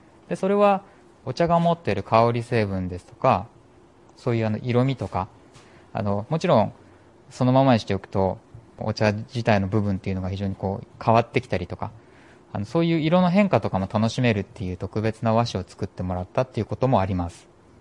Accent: Kanagawa, Japan; 私はですね、出身が神奈川県でして、

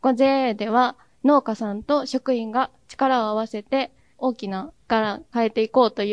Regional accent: Shimada, Shizuoka, Japan; 私は島田市の出身で

